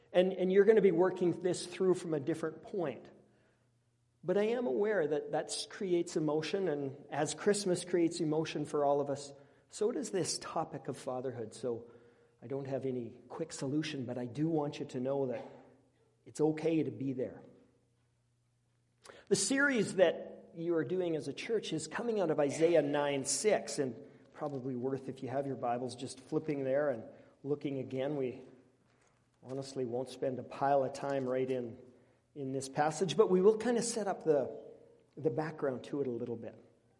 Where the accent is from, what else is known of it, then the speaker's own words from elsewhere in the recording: Red Deer, Alberta, Canada; I grew up just outside of Red Deer in a context that feels very familiar to rural Alberta, to Westlock. I grew up in a small church that feels a lot like this congregation